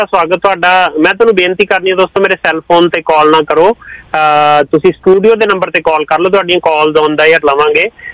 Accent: Punjab, India; ਅਸੀਂ ਪੰਜਾਬੀ ਹਾਂ ਭਾਈ, ਅਸੀਂ ਪੰਜਾਬੀ ਬੋਲੀ ਦੀ ਮਸ਼ਹੂਰੀ ਕਰਾਂਗੇ?

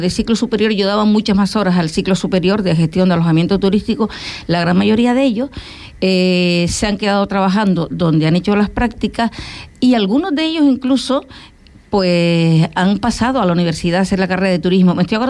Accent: Canary Islands, Spain; now in Fuerteventura, Spain; Recuerdo que yo llegué a Fuerteventura en el 87, vine de Gran Canaria.

